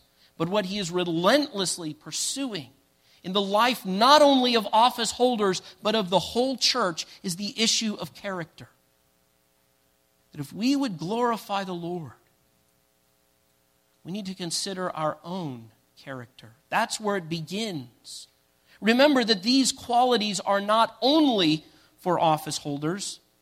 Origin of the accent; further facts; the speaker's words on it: Indianapolis, Indiana, United States; now in Topeka, United States; I grew up in Indianapolis, and Indianapolisans doesn't quite work. So everybody in Indiana refers to themselves as Hoosiers.